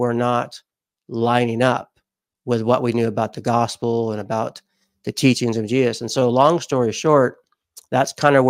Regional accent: Las Vegas, Nevada, United States; I grew up in Las Vegas during my high school years.

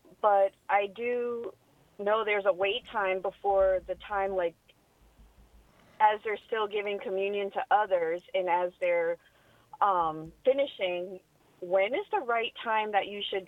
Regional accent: New England, United States; now in North Carolina, United States; Well, I'm new to Catholic churches in North Carolina. Okay. So I was raised in New England, Catholic

